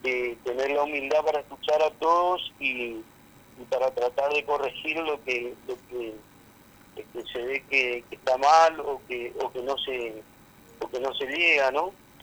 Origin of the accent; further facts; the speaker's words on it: Santo Tomé, Argentina; para los que somos acá de Santo Tomé, era la única radio del pueblo en nuestra época